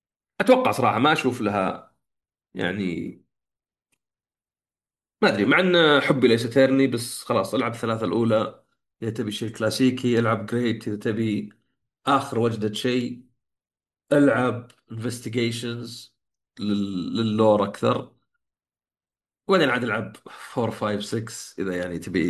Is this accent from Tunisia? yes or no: no; Saudi Arabia; ما أدري إذا عندنا في السعودية ظاهر كسرت، حتى عندنا تشتري لعبة تأخذ عليها ضمان